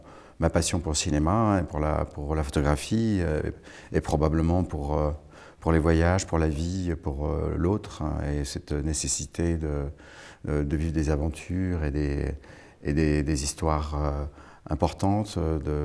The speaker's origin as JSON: {"language": "French", "town": "Lausanne", "region": "Vaud", "country": "Switzerland", "tie": "born or raised there", "moved": "yes", "said": "Je suis né à Lausanne. J'ai grandi dans le canton de Vaud. On est chez moi et on n'est pas vraiment chez moi. C'est-à-dire que je n'habite plus ensuite en Suisse."}